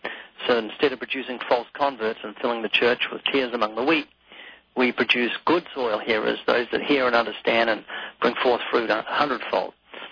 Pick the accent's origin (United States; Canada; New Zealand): New Zealand; born there; You might notice a very slight accent. That's because I was born twice in New Zealand. First time, 1949, born just after the Second World War. Became a Christian in 1972